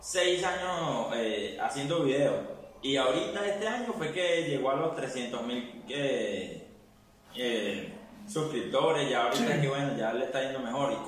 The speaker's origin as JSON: {"language": "Spanish", "country": "Costa Rica", "said": "Yo soy aquí de Costa Rica."}